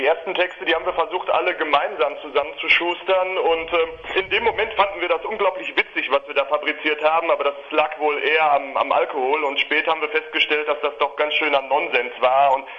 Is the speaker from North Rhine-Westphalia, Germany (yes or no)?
yes; Schwerte, North Rhine-Westphalia, Germany; Ja, also wir kommen alle aus Schwerte